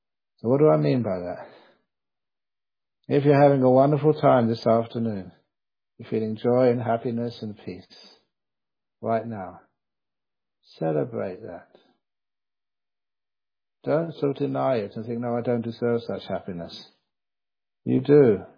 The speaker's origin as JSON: {"language": "English", "region": "London", "country": "United Kingdom", "tie": "born or raised there", "also_born_or_lived": "Cambridge", "said": "Because in time I was brought up in London and the University at Cambridge. You don't have mosquitoes in London."}